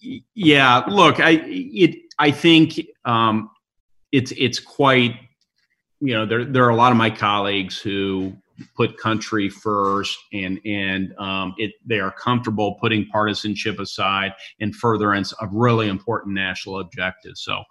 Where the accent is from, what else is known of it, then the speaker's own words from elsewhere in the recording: Indiana, United States; You know, you came from New Jersey. I came from Indiana.